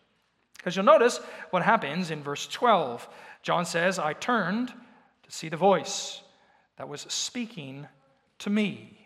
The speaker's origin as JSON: {"language": "English", "region": "Texas", "country": "United States", "lives_now": "Idaho, United States", "said": "I know this is Idaho and I come from North Texas, but we are not so different."}